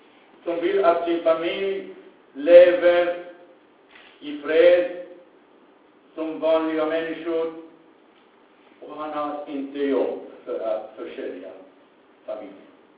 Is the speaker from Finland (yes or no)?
no; Lebanon; Swedish is a second language; När de visste att jag var libanes och kunde språket, arabiska språket